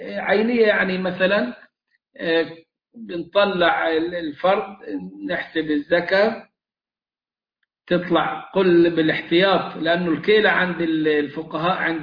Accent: Egypt; احنا كمصريين

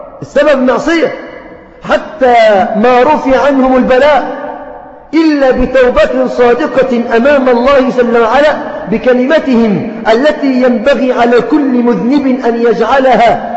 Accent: Egypt

